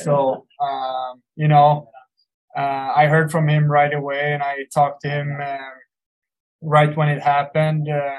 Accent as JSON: {"language": "English", "country": "Sweden", "second_language": "English", "lives_now": "United States", "said": "I came from Sweden."}